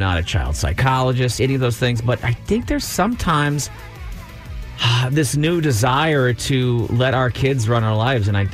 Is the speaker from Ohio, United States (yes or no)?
no; Louisiana, United States; And that was the thing about when I was growing up in Louisiana, that you didn't have that problem with the shells.